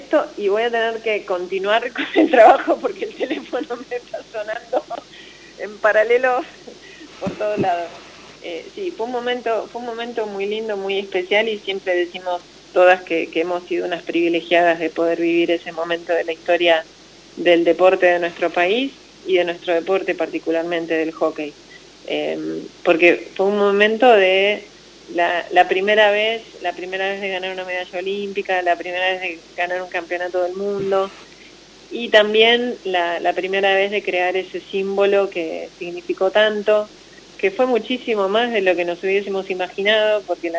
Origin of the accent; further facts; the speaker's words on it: Mar del Plata, Buenos Aires Province, Argentina; a trabajar en el deporte de Mar del Plata, que fue mi ciudad de origen, la ciudad de la que partí en algún momento dado